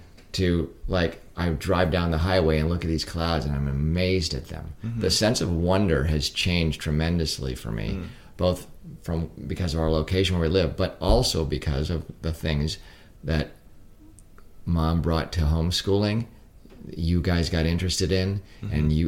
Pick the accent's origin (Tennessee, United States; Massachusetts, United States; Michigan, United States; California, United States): California, United States; now in Pennsylvania, United States; 20-some years ago, we moved from California to Pennsylvania. Mm-hmm. And I was raised in California.